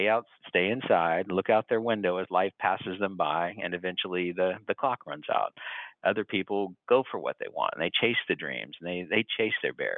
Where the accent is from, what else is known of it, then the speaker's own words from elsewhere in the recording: Orlando, Florida, United States; also born or lived in Tennessee; No, I was born in Tennessee and then grew up in Orlando, Florida.